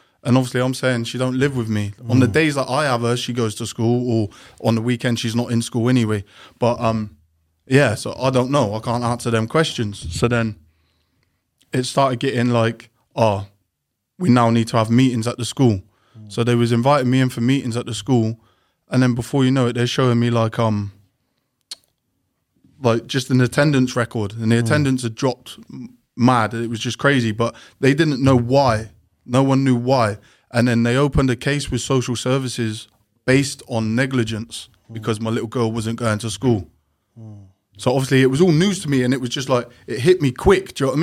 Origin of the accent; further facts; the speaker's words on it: Swindon, South West England, United Kingdom; I come from Swindon, so it's about an hour and a half away, do you know what I mean?